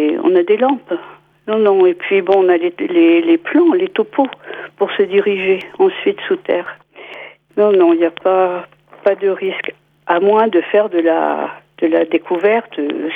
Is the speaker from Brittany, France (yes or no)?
yes; Saint-Brieuc, Brittany, France; born there; je suis née à Saint-Brieuc, on va dire au milieu du XXe siècle, à peu près.